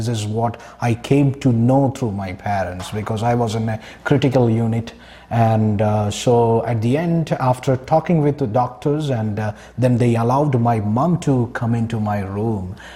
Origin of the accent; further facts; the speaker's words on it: Kerala, India; Yes, I'm from India, from the southern part of India. The province name is called Kerala.